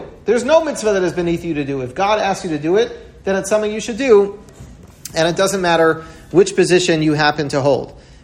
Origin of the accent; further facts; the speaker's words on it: Washington Heights, New York, United States; I remember when I was growing up in Washington Heights, so we used to daven down the block from me.